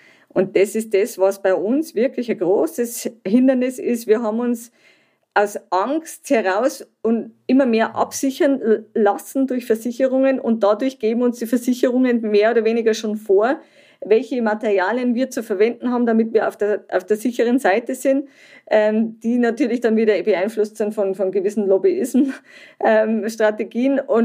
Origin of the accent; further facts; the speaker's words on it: Germany; Am Anfang habe ich geglaubt, ich komme aus Deutschland, ich muss perfekten Technologien bringen